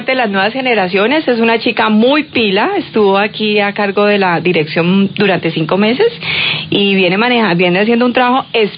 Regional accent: Popayán, Cauca, Colombia; Feliz de volver a mi tierra, encantada de venir a servir.

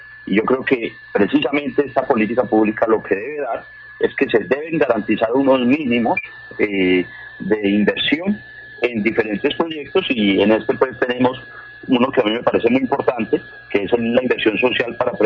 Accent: Cali, Valle del Cauca, Colombia; porque a veces como caleños queremos cámaras en todo lado

